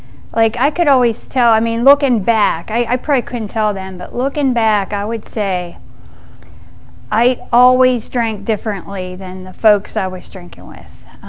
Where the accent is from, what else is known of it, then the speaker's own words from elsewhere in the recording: Pittsburgh, Pennsylvania, United States; I grew up in Pittsburgh, back when it really was the Steel City. You know, there it was primarily a blue-collar town.